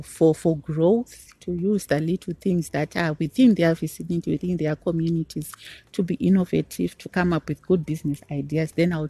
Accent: Guruve, Mashonaland West, Zimbabwe; So we could go, by the way, I come from Guruwe.

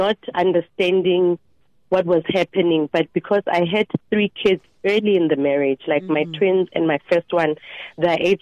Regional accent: Soweto, Gauteng, South Africa; I was born, bred and raised in Soweto, mm-hmm. in Mdeni, but I grew up in Middleland.

